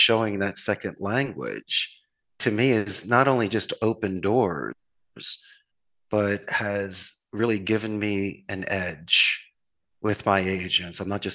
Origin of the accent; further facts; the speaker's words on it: Philadelphia, Pennsylvania, United States; And even because you're Canadian and I'm from Philly, even let you skin your knee every now and again.